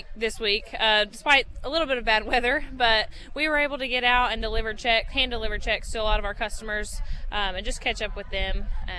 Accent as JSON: {"language": "English", "town": "Lafayette", "region": "Kentucky", "country": "United States", "said": "I'm from Lafayette, Kentucky, and … him and my grandfather and my great-grandfather have been farming for several years."}